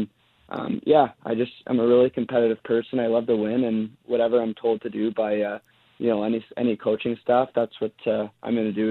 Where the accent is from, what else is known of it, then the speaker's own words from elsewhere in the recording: Ottawa, Ontario, Canada; being a Canadian kid from Ottawa, Ontario, you definitely watch a lot of Canadian hockey